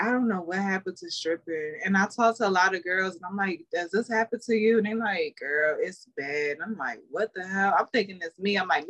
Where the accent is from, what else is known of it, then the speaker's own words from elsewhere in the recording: Jersey City, New Jersey, United States; I'm from Jersey City, New Jersey. So I grew up, I'm still living in New Jersey.